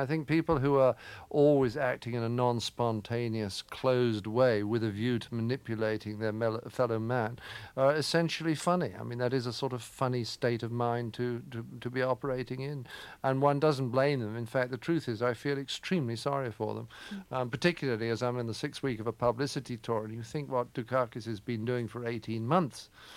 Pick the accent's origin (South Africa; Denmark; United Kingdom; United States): United Kingdom; England; yeah, well, I'm English.